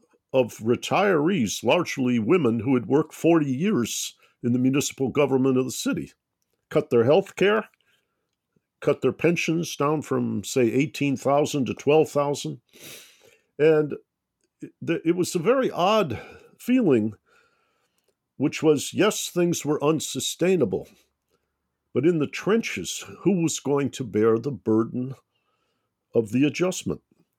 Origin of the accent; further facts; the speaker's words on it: Detroit, Michigan, United States; I grew up in Detroit, Michigan, and we had the bankruptcy of the city of Detroit.